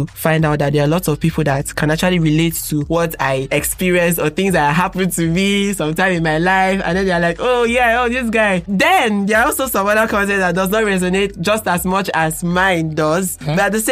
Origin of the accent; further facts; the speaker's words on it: Nigeria; all my experiences as a Nigerian, a young Gen Z Nigerian